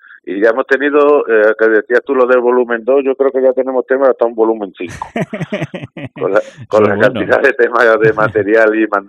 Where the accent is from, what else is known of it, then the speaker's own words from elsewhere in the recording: Extremadura, Spain; accent: Extremaduran; Yo soy extremeño y el acento no lo pierdo.